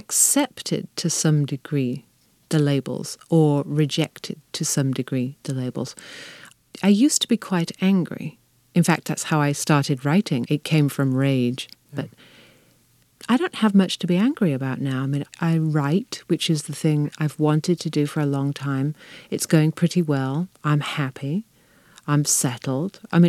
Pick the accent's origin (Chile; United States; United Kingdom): United Kingdom; England; thinking I am a woman or I am English or in her case Norwegian or I am a lesbian.